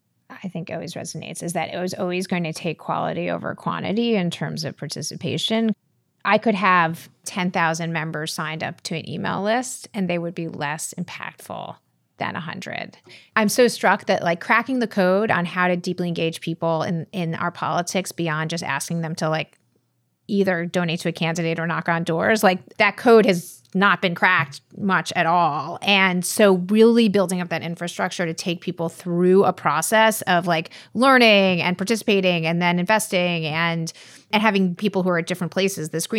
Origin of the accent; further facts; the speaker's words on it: New York City, New York, United States; So I grew up in New York City, in Brooklyn and Manhattan